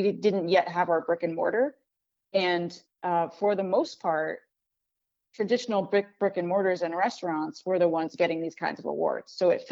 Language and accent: English; New Jersey, United States; now in Baltimore, United States; a bagel, like I said, was ubiquitous growing up in New Jersey, but we really hadn't found that kind of taste of home in the same way.